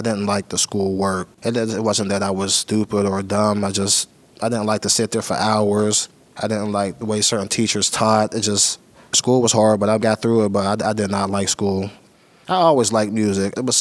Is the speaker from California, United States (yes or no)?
no; Pittsburgh, Pennsylvania, United States; I'm from the Hill District. I was born and raised at Robinson Court, then moved up Chauncey Drive when I was young.